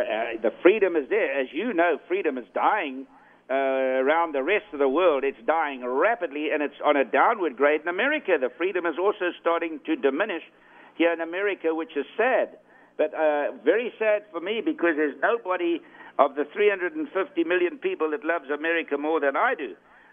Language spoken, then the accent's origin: English; South Africa; that's the punishment that I've got to take as a South African.